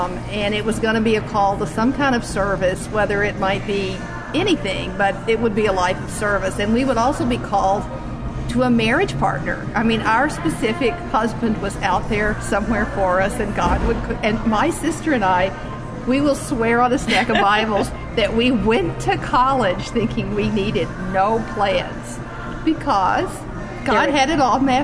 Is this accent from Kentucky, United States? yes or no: yes; Somerset, Kentucky, United States; also born or lived in Owensboro; I was actually born in Owensboro, Kentucky, but most of the story from my childhood is set in Somerset, Kentucky, a little town in the foothills of the Appalachian Mountains.